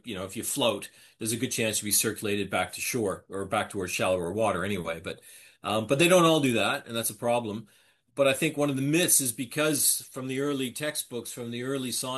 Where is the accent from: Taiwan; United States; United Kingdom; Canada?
Canada; I mean, I grew up in Canada, but we used to go to the States in Cape Cod every year.